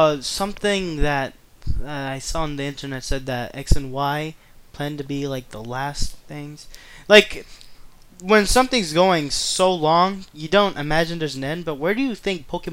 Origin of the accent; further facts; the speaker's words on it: New Jersey, United States; Because we're from Jersey. I don't remember Walmart in my life.